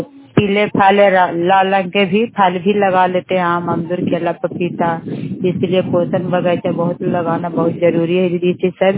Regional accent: Fatehpur, Bihar, India; घर फतेहपुर पंचायत मकरौता, जिला नालंदा, खराब कचरा ब्लॉक की निवासी हूँ।

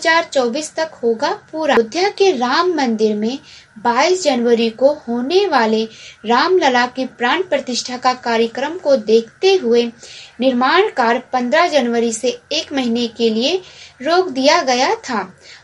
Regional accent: Gonda, Uttar Pradesh, India; और मैं गोंडा जिले से हूँ।

